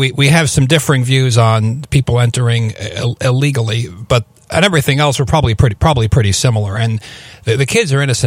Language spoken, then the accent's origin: English; United States; As an American, I'm very upset, very upset over this.